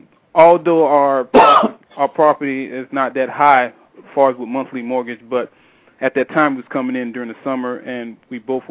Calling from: Baltimore, Maryland, United States; I'm calling from Baltimore City, Maryland.

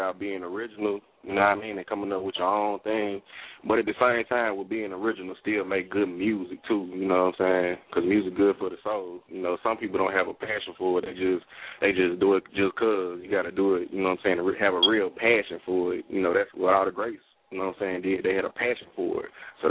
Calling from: Jackson, Tennessee, United States; I'm calling out of Jackson, Tennessee.

